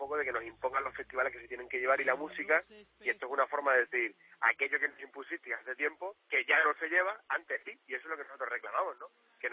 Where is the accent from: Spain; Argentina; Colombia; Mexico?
Spain; Extremadura; Y eso es algo que yo creo que como extremeños tenemos que sentirnos orgullosos de una idea original puramente extremeña que pueda cruzar las fronteras, ¿no?